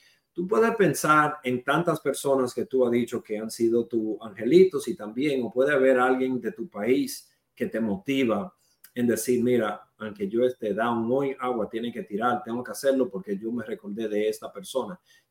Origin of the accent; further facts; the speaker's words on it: Dominican Republic; accent: Dominican; Spanish is a second language; yo personalmente, sabes que tengo acento en español por dominicano, sabes que, como te dije, la L y la R